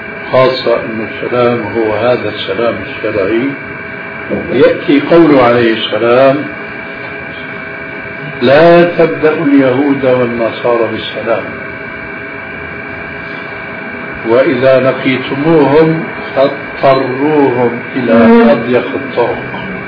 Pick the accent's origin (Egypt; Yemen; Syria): Syria; فلذلك عندنا في سوريا إلى عهد قريب كانوا ينقلون